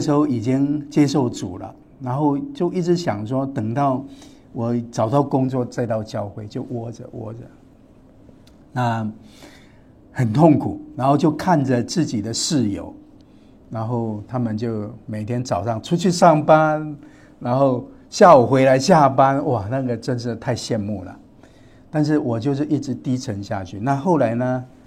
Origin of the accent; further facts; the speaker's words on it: Taiwan; 我从台湾来嘛我就去问一下回台湾的一些工作情况